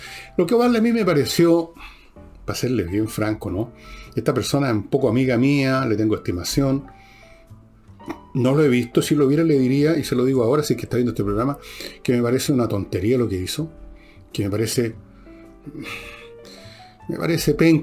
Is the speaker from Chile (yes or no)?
yes; Chile; Tengo mi vida hecha acá y soy chileno y quiero seguir en Chile y contribuir.